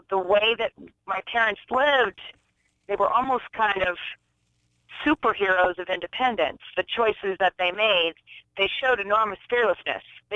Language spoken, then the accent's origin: English; Alaska, United States; And growing up in Alaska, when the plane is floating down the river, everybody shouts.